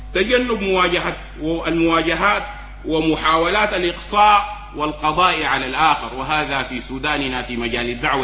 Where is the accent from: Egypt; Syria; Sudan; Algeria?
Sudan; Atbara, River Nile; ولا أقول منطقة عطبرة، أنا من عطبرة